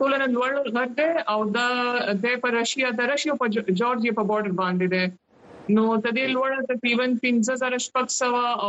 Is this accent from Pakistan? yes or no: yes; Pakistan; زه اولنۍ پاکستانی یم